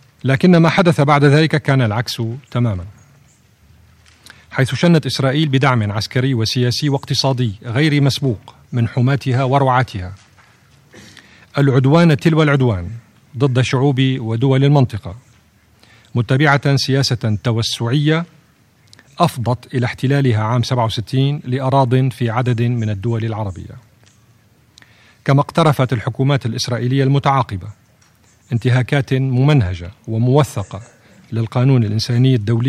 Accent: Syria; الوضع في بلادي سوريا

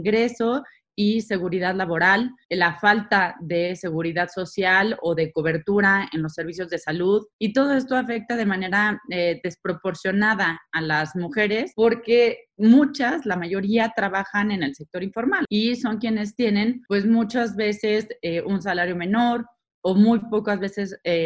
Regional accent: Mexico; en mi país, en México, uno de cada cuatro hogares depende completamente del ingreso de una mujer

